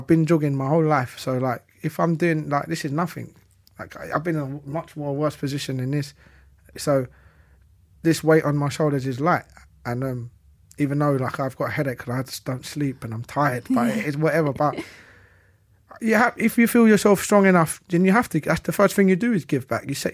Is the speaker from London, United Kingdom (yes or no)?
yes; East End, London, United Kingdom; We're from East End. Like, we're different.